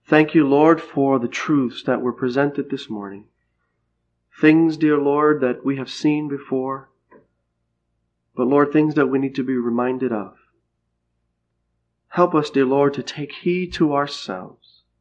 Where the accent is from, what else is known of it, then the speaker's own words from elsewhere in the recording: New Jersey, United States; I'm from New Jersey, and Nelson's from Queens